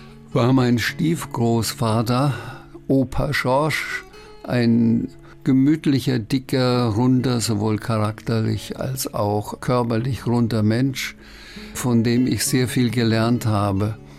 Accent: Bavaria, Germany; accent: Franconian; ich bin ja auf dem Dorf aufgewachsen bei meinen Großeltern, falle ich sofort in den fränkischen Dialekt und dann spreche ich fränkisch mit rollendem R.

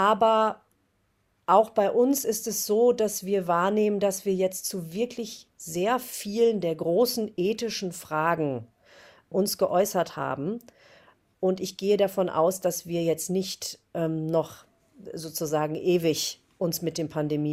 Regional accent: Ibbenbüren, North Rhine-Westphalia, Germany; Ibbenbüren, eine Kleinstadt, die aber damals zum Beispiel unglaublich tolle Musikszene hatte in der Jugend, also eine Jugendmusikszene.

